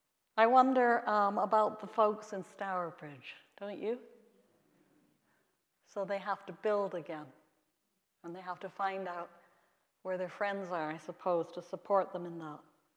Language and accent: English; Saskatchewan, Canada; Now, I grew up in Saskatchewan in Canada.